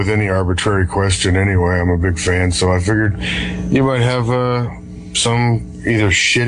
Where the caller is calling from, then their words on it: Iowa, United States; I'm calling you from Iowa. I'm an artist, like I told you.